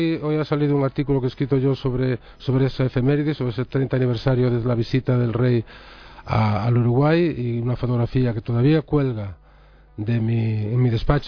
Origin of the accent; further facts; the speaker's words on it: Galicia, Spain; Los gallegos hacemos chistes de catalanes